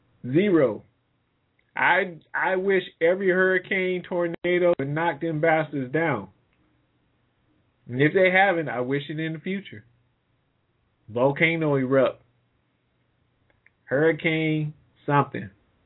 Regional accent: the South, United States; Now, I don't know about y'all, but I'm from the South, raised there, and there's nothing worse on the face of the earth than cockroaches.

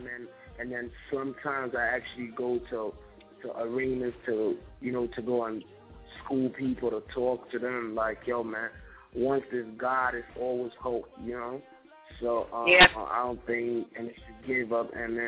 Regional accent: Liberia; now in Ghana; I'm actually from Liberia, but I'm based in Ghana.

